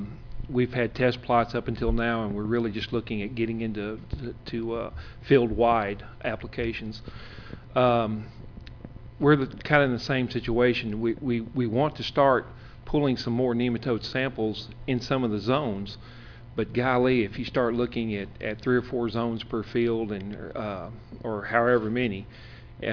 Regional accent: Manila, Arkansas, United States; I'm from Manila, Arkansas, and have a consulting business there in that area. It's in northeast Arkansas, extreme northeast Arkansas.

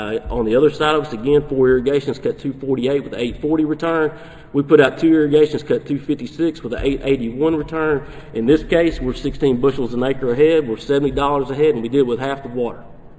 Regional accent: Arkansas, United States; Having been born and raised in the Delta of Arkansas, I can assure you what I'm about to show you is probably holding up in Arkansas as well.

